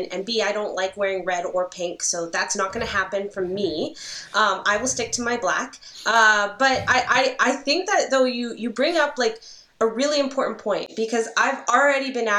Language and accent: English; Canada; I'm a Canadian lawyer. I'm not an American lawyer.